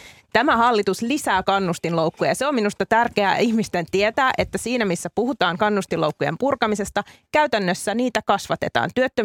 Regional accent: Espoo, Uusimaa, Finland; Espoota, josta itse olen kotoisin.

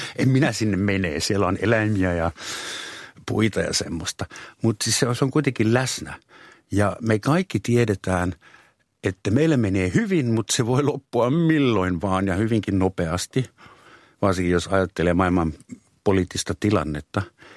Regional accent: Germany; born there; first language German; Finnish is a second language; Se, että mä oon syntynyt Saksassa saksankieliseen ympäristöön

